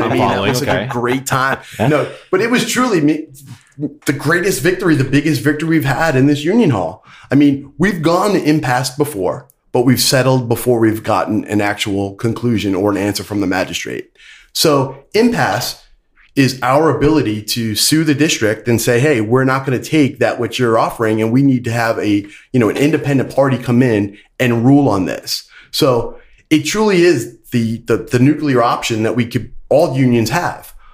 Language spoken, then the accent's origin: English; Brooklyn, New York, United States; knowing, you know, the value of unions growing up in Brooklyn, I joined the union.